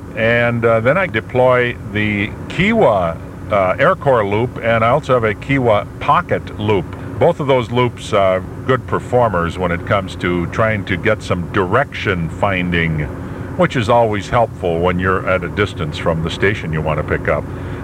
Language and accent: English; Minneapolis, Minnesota, United States; And here's our first group of stations north of Highway 50 in my hometown of Minneapolis.